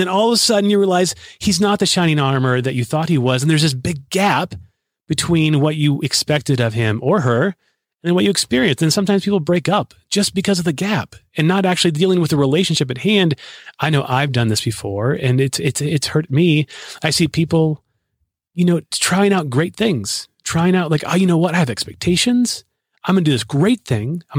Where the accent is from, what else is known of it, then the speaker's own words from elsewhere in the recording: Nebraska, United States; And so I think it could be partly, sis, that we're from Nebraska.